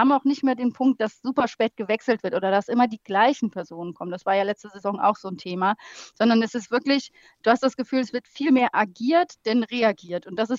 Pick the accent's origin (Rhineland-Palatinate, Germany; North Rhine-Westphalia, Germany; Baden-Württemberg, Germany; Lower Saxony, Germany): Rhineland-Palatinate, Germany; Mainz; Und natürlich ist es auch für uns schön als Mainzer, dass wir am 12.11. zu Hause gegen Frankfurt spielen.